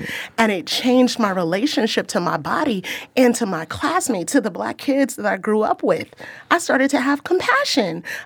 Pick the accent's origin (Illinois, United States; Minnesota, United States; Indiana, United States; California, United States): California, United States; Los Angeles; I grew up in South Central Los Angeles.